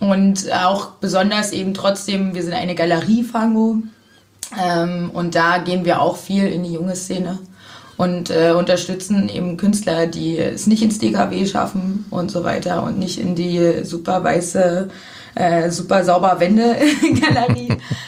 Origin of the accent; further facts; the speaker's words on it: Zwickau, Saxony, Germany; now in Cottbus, Germany; Ja, das war auch so dieser witzige Punkt, dass so, also ich komme aus Zwickau.